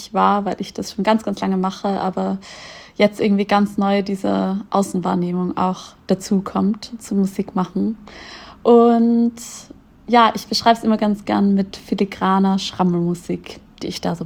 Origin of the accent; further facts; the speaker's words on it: Styria, Austria; Also ich bin in der Steiermark aufgewachsen, in Österreich, in einem kleinen Dorf.